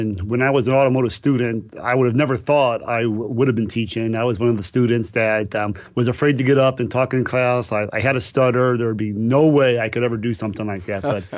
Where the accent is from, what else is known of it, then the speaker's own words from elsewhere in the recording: St. Louis, Missouri, United States; I grew up in St. Louis, and so I went there and I started to get a job at some independent shops